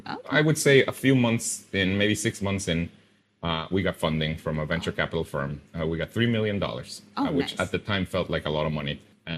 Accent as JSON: {"language": "English", "country": "Guatemala", "said": "I am from Guatemala. It's a very small and very poor country."}